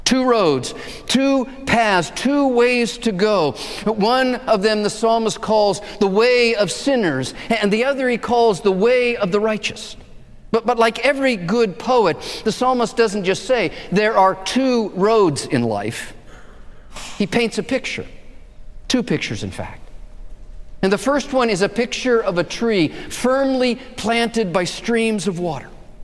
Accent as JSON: {"language": "English", "region": "Arizona", "country": "United States", "tie": "born or raised there", "said": "Maybe a tumbleweed blowing across the desert floor, a sight I saw thousands of times growing up in Arizona."}